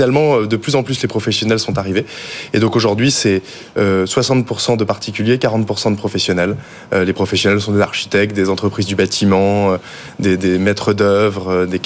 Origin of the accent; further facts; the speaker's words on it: Loches, Centre-Val de Loire, France; je suis originaire de Loche, oui, tout à fait.